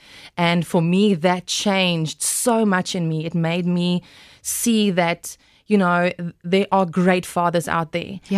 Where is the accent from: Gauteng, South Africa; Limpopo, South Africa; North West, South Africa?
North West, South Africa; Glen Harvey; I grew up in Glen Harvey. That's close to Western Aria on your way to Potch. And I was the daughter of a dominie.